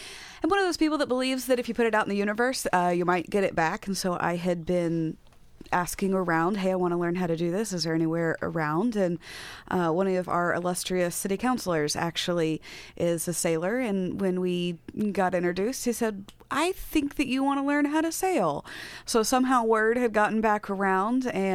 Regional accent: Texas, United States; now in Astoria, United States; I've lived on the West Coast for about 5 years, and I'm originally a Texan.

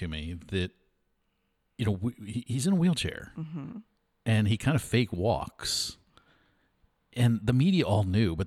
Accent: New York, United States; I grew up in New York and mm-hmm. we had snow for like 4 months.

